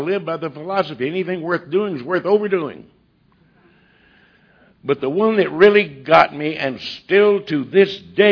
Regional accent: Georgia, United States; But then I went off 40 miles from my hometown to this little city of Athens, Georgia, to college.

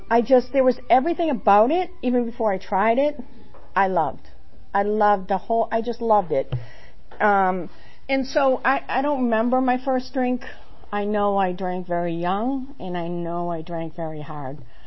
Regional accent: Massachusetts, United States; also born or lived in Texas; now in Georgia, United States; I'm not from Georgia. I was born in Texas. My dad was in the Air Force, and then when he retired, we moved to Massachusetts, where my mother was from and all her family was from. I was two.

